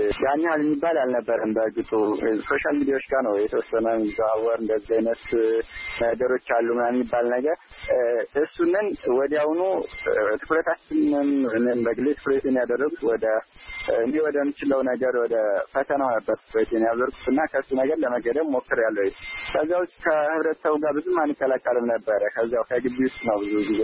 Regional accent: Sekela, Amhara, Ethiopia; ምዕራብ ጎጃም ዞን ሰከላ ወረዳ ነው የተወለድኩት። ገጠራማ ክፍል ነው።

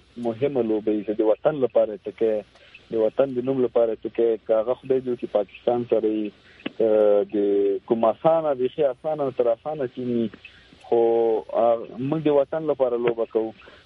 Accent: Logar, Afghanistan; د لوګر ولایت د پلیالم ولسوالۍ او د پدخوا بشانۍ په نوم کلی ده او په قوم مومند یم، افغان یم.

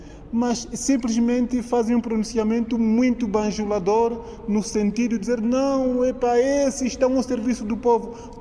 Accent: Angola; porque é um direito que cabe a todos nós enquanto angolanos?

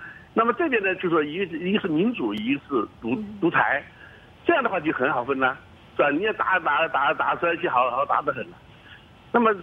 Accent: China; 我是大陆的。

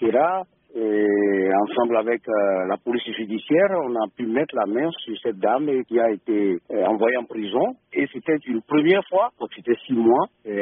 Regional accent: Togo; Et chez nous, au Togo, il y a ce problème des eaux en sachet

